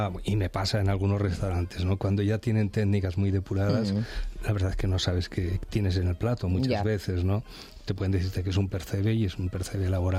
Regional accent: Mieres, Asturias, Spain; moved away; Pero yo cuando salí de Mieres, yo creí que el mundo de la gastronomía se reducía al pote y a la fabada y a los frisuelos, como mucho, ¿no?

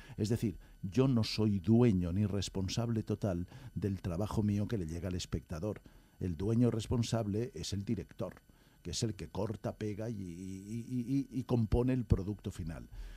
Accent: Barcelona, Catalonia, Spain; also born or lived in Madrid; aun cuando en los últimos años yo me he trasladado a vivir a mi ciudad natal, a Barcelona y demás, pero los 30 primeros años de mi carrera los pasé en Madrid

